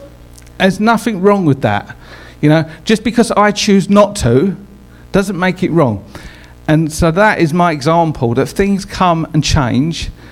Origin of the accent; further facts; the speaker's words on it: Dagenham, London, United Kingdom; I'm a Dagnamite. Yeah? Okay, I'm from Dagenham. I lived 3 clicks in Narm. It's like a battleground, but I love it